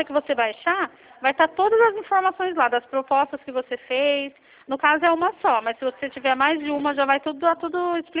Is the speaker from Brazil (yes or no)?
yes; Campinas, São Paulo, Brazil; eu sou de Campinas também